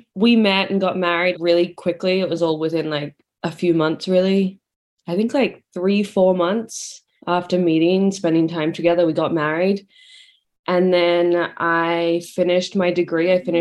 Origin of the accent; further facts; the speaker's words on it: Sydney, New South Wales, Australia; moved away; I am from Australia. I grew up in Sydney. I moved here 3.5 years ago. And yeah, I definitely have like a not a super strong accent.